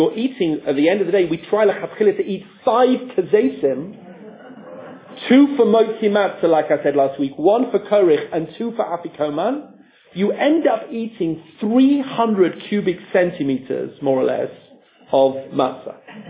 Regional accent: Leeds, Yorkshire and the Humber, United Kingdom; and I'm from Leeds

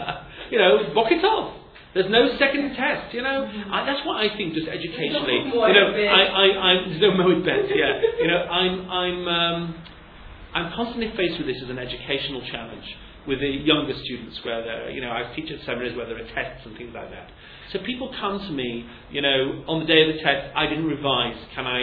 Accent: England, United Kingdom; Anyway, that's maybe I'm just English, you know? But I think I was brought up at school to understand if you fail, you failed.

